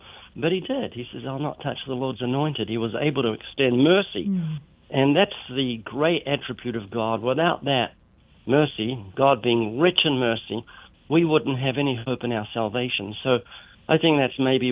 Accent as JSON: {"language": "English", "country": "New Zealand", "said": "Ken's Australian, I'm New Zealander, and he expresses his love through insults."}